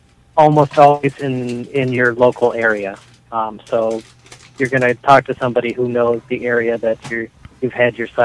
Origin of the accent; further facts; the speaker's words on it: Michigan, United States; My home state of Michigan, we got 282, something like that.